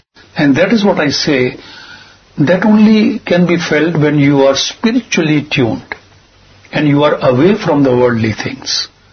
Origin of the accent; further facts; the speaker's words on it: Jammu and Kashmir, India; born there; I was born in Jammu and Kashmir, the northern state of India.